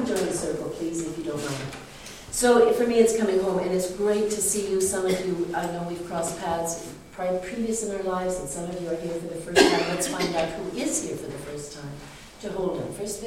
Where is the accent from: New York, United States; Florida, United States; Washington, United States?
Washington, United States; Seattle; now in Edmonton, Canada; I come down from Edmonton, Alberta. I grew up in Seattle, Washington, in a Lutheran home.